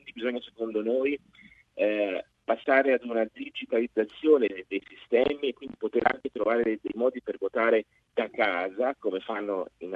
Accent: Marche, Italy; now in Tokyo, Japan; ho 53 anni, risiedo a Tokyo dal 2007, è la seconda volta che sono in Giappone, sono marchigiano di origine.

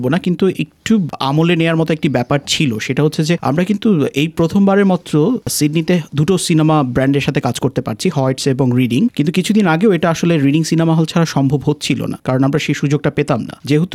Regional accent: Bangladesh; now in Australia; কিন্তু আমরা বাঙালি এবং বাংলাদেশি যারা আছি এটাকে আমরা আবার বঙ্গজ হিসাবে বলতেই বেশি স্বাচ্ছন্দ্য বোধ করি।

